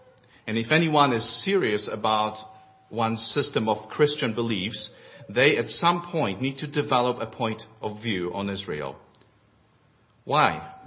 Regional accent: Poland; When I was growing up in Poland, and as a child, I liked to watch television.

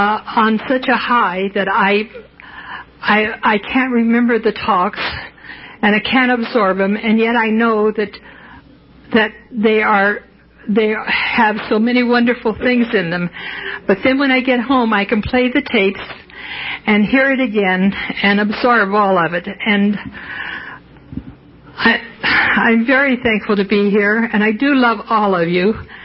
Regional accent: Portland, United States; from the Portland area.

